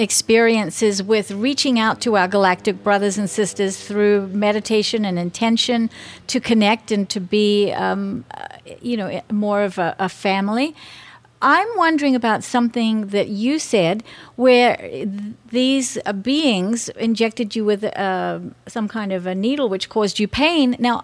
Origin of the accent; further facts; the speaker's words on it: New Zealand; New Zealand, you know I'm from New Zealand